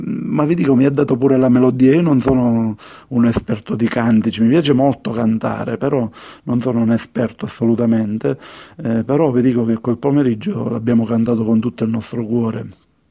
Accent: Sicily, Italy; sono siciliano e in questo momento mi trovo in Indonesia

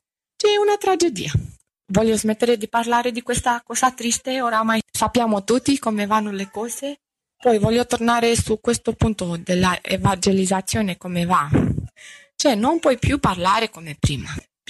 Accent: Romania; Italian is a second language; moved away as an adult; now in Italy; io so che ho vissuto questa realtà da rumena che sono venuta in Italia da 19 anni a lavorare

